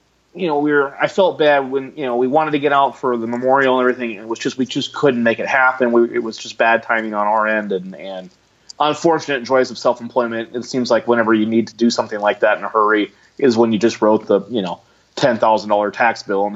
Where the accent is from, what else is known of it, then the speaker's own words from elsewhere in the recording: Elk Grove, California, United States; I'm here from Sacramento, same place I'm still at now, and from a town specifically called Elk Grove, which is just you can't tell where Elk Grove starts and stops and Sacramento begins.